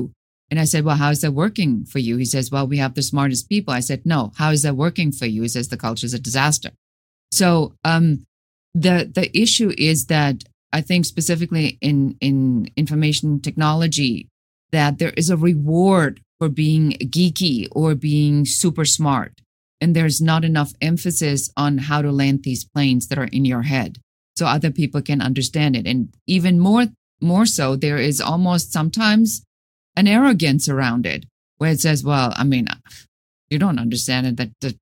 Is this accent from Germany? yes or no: yes; Germany; English is a second language; now in United States; Originally, I'm from Germany.